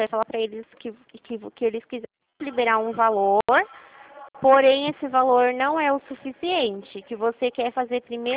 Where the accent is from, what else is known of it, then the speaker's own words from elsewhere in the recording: Rio Claro, Brazil; Eu sou de Rio Claro.